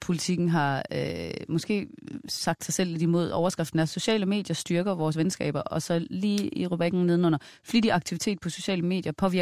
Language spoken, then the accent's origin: Danish; Vejle, Region of Southern Denmark, Denmark; fra da jeg var teenager hjemme i Vejle